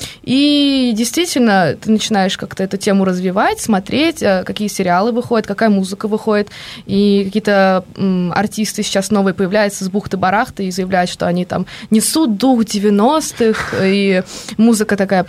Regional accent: Moscow, Russia; accent: Moscow; У меня еще московский акцент, я знаю.

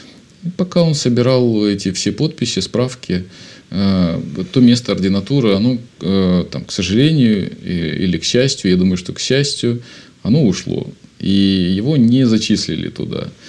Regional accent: Vladimir, Vladimir Oblast, Russia; born there; Родился я во Владимире. Все вы знаете, что Владимир – это центр нашей, ну, Суздаль, Владимир – центр нашей, нашего православия.

